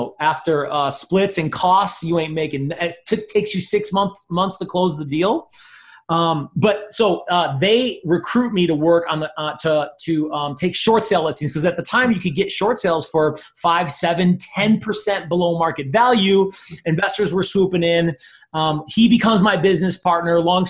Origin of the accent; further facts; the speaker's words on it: New York, United States; now in Las Vegas, United States; because I'm not from Vegas. I'm from New York, right?